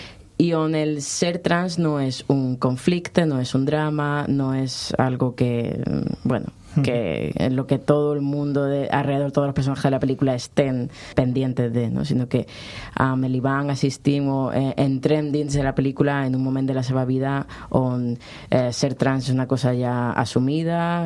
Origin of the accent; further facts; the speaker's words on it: Níjar, Andalusia, Spain; Catalan is a second language; yo vaig créixer a Níjar, yo vaig créixer a Almería.